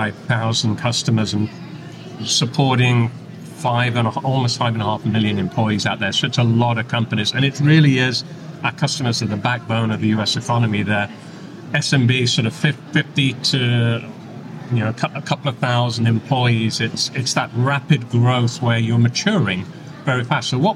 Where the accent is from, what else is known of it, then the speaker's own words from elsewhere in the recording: Texas, United States; Naturally, as you can tell from my accent, I'm a native Texan.